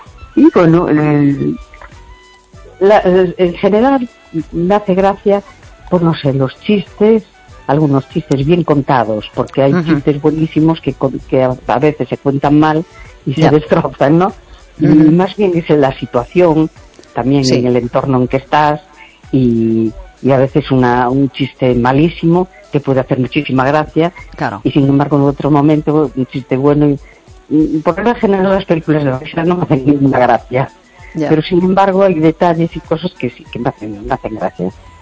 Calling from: A Coruña, Galicia, Spain; de La Coruña.

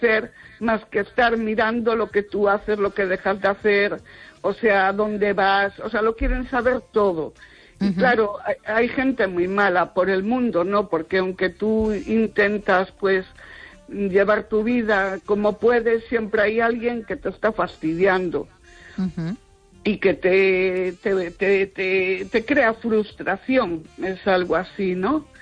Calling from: Vigo, Galicia, Spain

